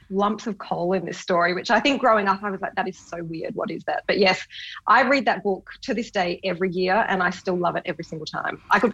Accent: South Fremantle, Western Australia, Australia; I am a local, yes. I grew up in Western Australia, in South Fremantle. But I left as soon as I finished high school. I was out of here, and I've spent a long time living in other parts of Australia and all over the world.

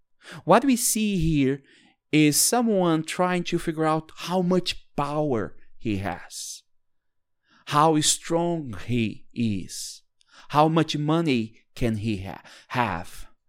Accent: São Paulo, Brazil; now in Saskatoon, Canada; So I had to leave Saskatoon and then go back to Brazil, to the province of, or the state of São Paulo, to the city of São Paulo, because I'm from the city, right?

